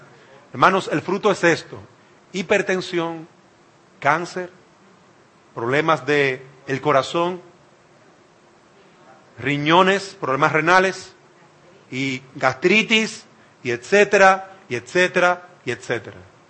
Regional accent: Dominican Republic; Yo soy dominicano y me gusta la cosa salseada, ¿eh? Yo soy dominicano.

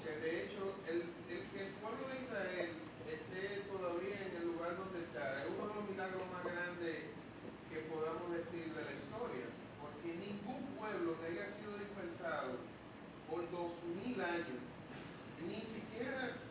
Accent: Dominican Republic; nos ligamos con los españoles y hoy nosotros somos dominicanos.

